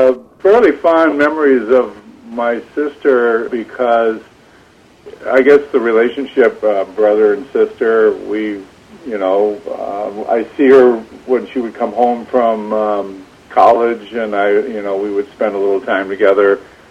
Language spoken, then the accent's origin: English; Wisconsin Rapids, Wisconsin, United States; born there; I was born in Wisconsin Rapids on February 3rd, 1946.